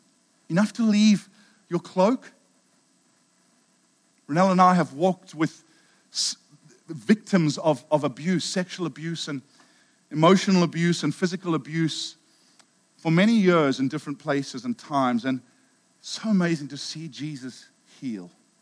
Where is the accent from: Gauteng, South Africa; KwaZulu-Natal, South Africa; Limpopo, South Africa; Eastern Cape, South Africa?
KwaZulu-Natal, South Africa; Durban; as a 17-year-old growing up in Durban, part of a faith home, incredible parents, amazing ministry home.